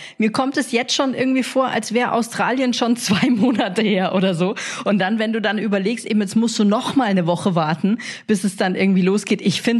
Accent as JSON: {"language": "German", "region": "Bavaria", "country": "Germany", "said": "Ja, bei uns in Bayern heißt es Eierbecken."}